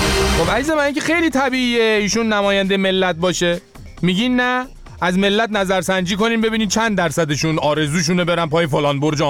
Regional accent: Iran; ولی خب به عنوان یه ایرانی خدمت خانم آقایون آمریکایی قانونگذار

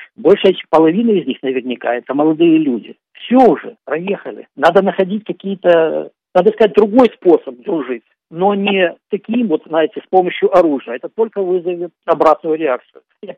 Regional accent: Ukraine; я называл, что я с Украины, Украина наши братья

